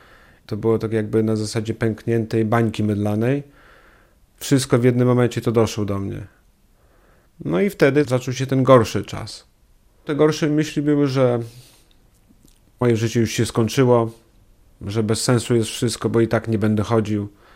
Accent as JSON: {"language": "Polish", "town": "Białowieża", "region": "Podlaskie Voivodeship", "country": "Poland", "also_born_or_lived": "Warsaw", "said": "Pochodzę z Białowieży, z Puszczy Białowieskiej."}